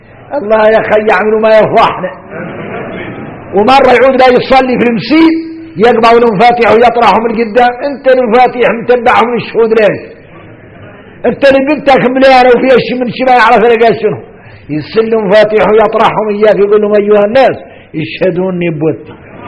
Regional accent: Mauritania; احنا موريتاني

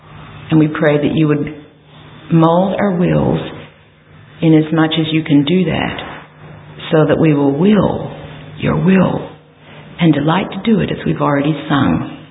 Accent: Australia; also born or lived in Canada; part Canadian because I was a resident there for a while, for some years. But I'm back in Australia, and I am actually an Australian. I still carry an Australian passport.

